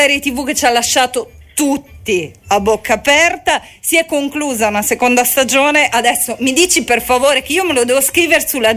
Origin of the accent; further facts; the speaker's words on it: Rome, Lazio, Italy; io purtroppo sono romana e il napoletano ci hanno provato in tantissimi artisti anche ad insegnarmelo, non ci sono mai riusciti.